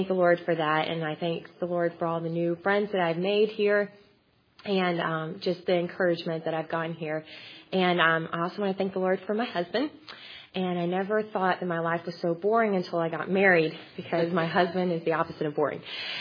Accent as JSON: {"language": "English", "town": "Forest City", "country": "United States", "said": "I'm from Forest City, and I'm an L.Ed. major."}